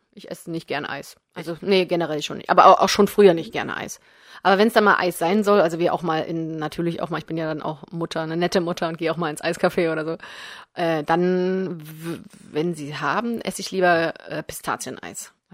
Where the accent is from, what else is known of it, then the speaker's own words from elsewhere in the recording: eastern Germany, Germany; Genau, ich komme ja aus dem Osten. Osten, Ostsee, hast du vielleicht auch schon mal gehört, ne?